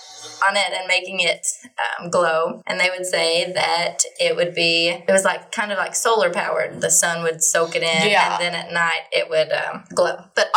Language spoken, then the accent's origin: English; Paintsville, Kentucky, United States; And I was raised in Paintsville. Yeah. So it was really close.